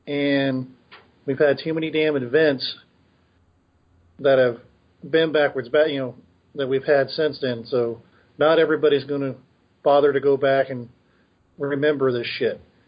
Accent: Oklahoma, United States; I can't count anyway. I'm from Oklahoma.

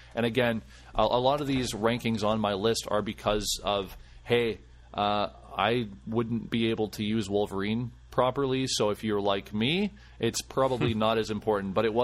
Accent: Canada; Even though I'm Canadian, it feels like it's a traitor move, you know?

